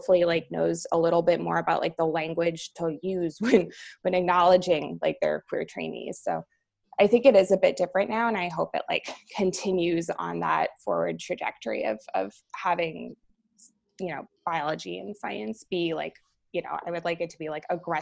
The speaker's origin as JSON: {"language": "English", "region": "Montana", "country": "United States", "tie": "born or raised there", "said": "I'm originally from Montana. And so I grew up in like a fairly conservative place with low to no queer representation."}